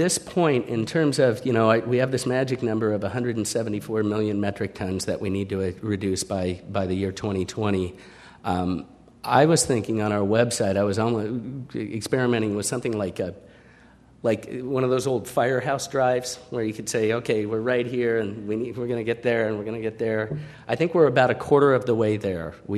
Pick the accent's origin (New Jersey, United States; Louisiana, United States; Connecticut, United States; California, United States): California, United States; But as a Californian, I was proud of that.